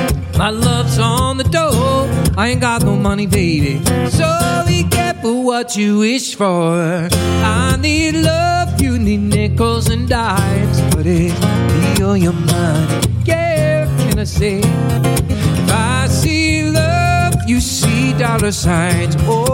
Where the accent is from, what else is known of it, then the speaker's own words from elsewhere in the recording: Halifax, Nova Scotia, Canada; also born or lived in Prince Edward Island / Yukon / Toronto; now in Dartmouth, Canada; Well, I'm from Halifax, actually.